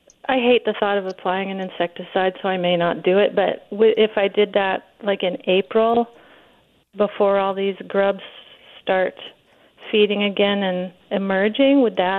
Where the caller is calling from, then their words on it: Polk City, Florida, United States; I'm in Polk City.